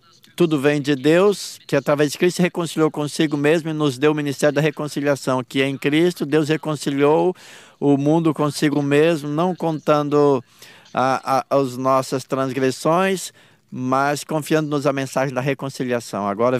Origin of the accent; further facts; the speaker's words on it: Tallahassee, Florida, United States; also born or lived in Jacksonville; Eu nasci aqui em Jacksonville. E muito novinho, mudei para Tallahassee. E lá eu vivi, fui para high school.